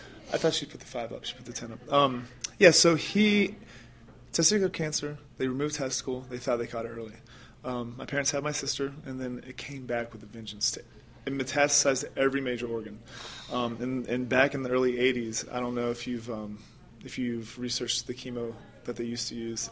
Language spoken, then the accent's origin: English; Florida, United States; I grew up in South Florida.